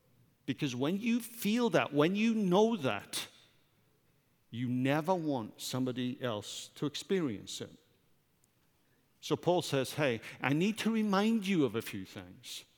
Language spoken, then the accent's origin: English; Wales, United Kingdom; I thought about as a Brit, I actually grew up with two anthems being my anthem.